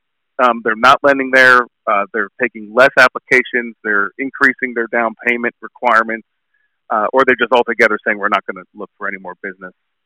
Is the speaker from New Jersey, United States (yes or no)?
yes; New Jersey, United States; So originally I'm from New Jersey.